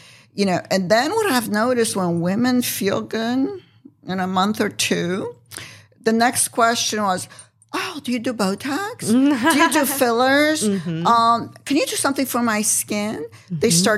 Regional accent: Cincinnati, Ohio, United States; Yes, originally I am from Cincinnati, Ohio, and I have a Victory Wellness and Med Spa in Ohio as well.

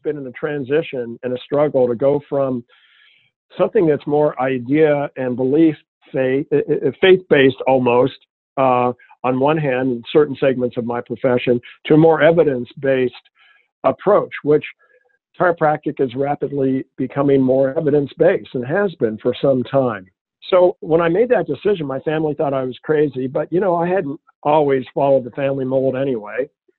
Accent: Hollywood, California, United States; Well, I grew up in Hollywood, actually, and I grew up off this road called Mulholland Drive.

